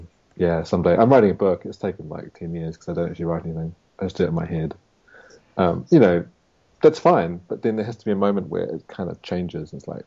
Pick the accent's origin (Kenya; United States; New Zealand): New Zealand; now in England, United Kingdom; I don't really feel like I'm a New Zealander living in England writing. I'm just kind of writing.